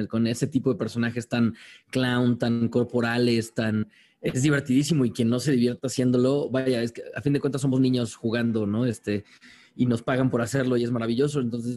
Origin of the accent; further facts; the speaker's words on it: San Luis Potosí, Mexico; now in Mexico City, Mexico; Yo me crié en San Luis Potosí, soy de la Ciudad de México, pero me crié en San Luis Potosí. Llevo casi 10 años desde que regresé de San Luis Potosí a la Ciudad de México para dedicarme 100% a la actuación.